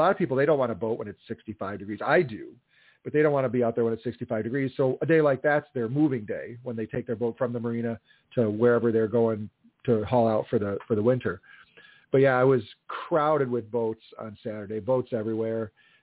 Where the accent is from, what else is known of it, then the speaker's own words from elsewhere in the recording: Delavan, Iowa, United States; Here it is in Iowa. I grew up in Delavan. Corn was everywhere.